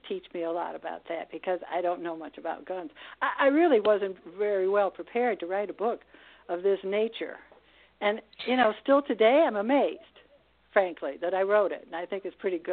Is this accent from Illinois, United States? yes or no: yes; Chicago, Illinois, United States; She grew up in Minneapolis, and I grew up in Chicago. We're the same age.